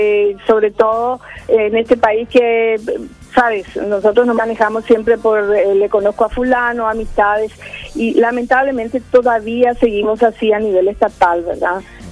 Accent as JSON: {"language": "Spanish", "country": "Paraguay", "said": "Pero el resto somos todos paraguayos, producción absolutamente nacional."}